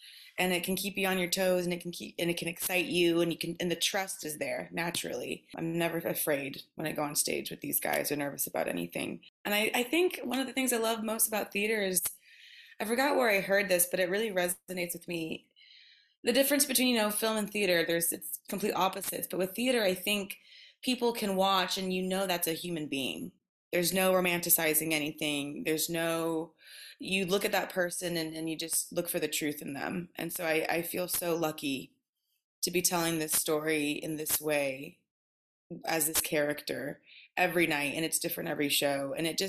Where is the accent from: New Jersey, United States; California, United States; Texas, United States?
Texas, United States; growing up in Texas, not having a lot of access to Broadway, of course, or like many stage productions, I think I got a lot of my inspiration from movies and television.